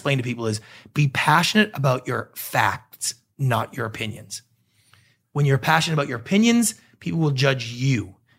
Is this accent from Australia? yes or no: no; Canada; moved away as an adult; now in Los Angeles, United States; I'm a Canadian.